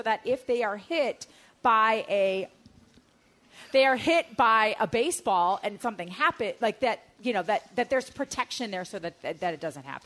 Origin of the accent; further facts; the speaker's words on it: Wisconsin, United States; I'm from Wisconsin.